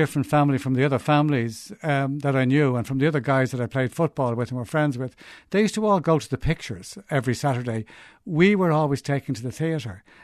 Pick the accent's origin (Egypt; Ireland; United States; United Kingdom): Ireland; Glenageary, Leinster; born there; I was born in Sandy Cove or Glenageary or Glasthool, whichever you want to say. We used to say Dunleary because it seemed to me when I was born in the early 40s